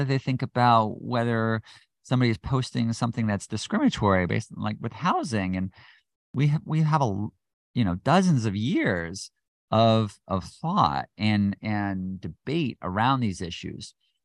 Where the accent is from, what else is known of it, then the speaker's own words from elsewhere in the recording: United States; we still view it as this, like, especially as an American, like, wait a minute, this is my free expression.